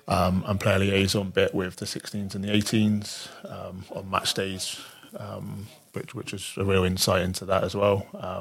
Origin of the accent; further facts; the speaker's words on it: South West England, United Kingdom; So I grew up in North Devon, a long way away from where we are at the moment.